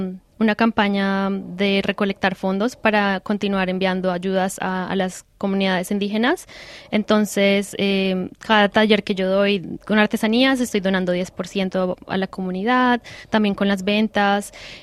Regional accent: Colombia; yo vengo de Colombia, nací en Bo mi familia es de Boyacá y tenemos muchas raíces muiscas.

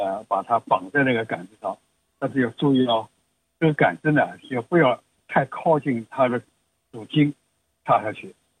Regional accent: China; 我们中国人最后是自己留种啊

